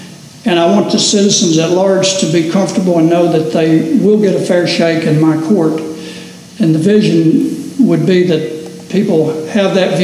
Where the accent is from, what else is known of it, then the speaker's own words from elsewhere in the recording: Kentucky, United States; I'm originally from Clay and Owsley County. I've lived in Estill County now for about 15 years.